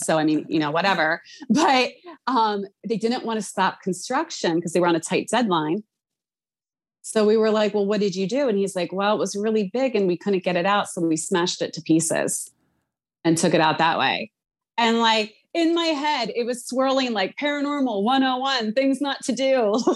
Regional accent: Philadelphia, Pennsylvania, United States; It is a great city and I'm from Philly.

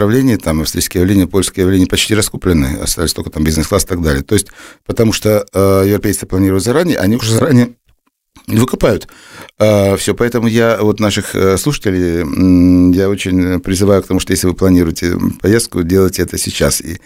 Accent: Odesa, Odesa Oblast, Ukraine; Ну, вы знаете, ну, я одессит.

